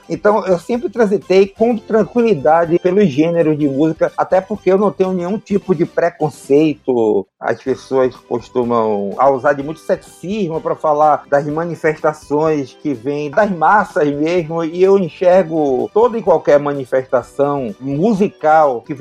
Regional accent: Salvador, Bahia, Brazil; Como eu sou da Liberdade, eu venho de um bairro de periferia aqui de Salvador

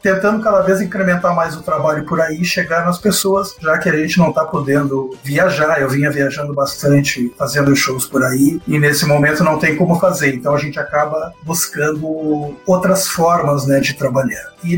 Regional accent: Pelotas, Rio Grande do Sul, Brazil; now in Caxias do Sul, Brazil; eu sempre trabalhei aqui no sul do Brasil, e sou de Pelotas, lá quase na fronteira com o Uruguai, mas já há vários anos radicado na Serra Gaúcha, aqui em Caxias do Sul.

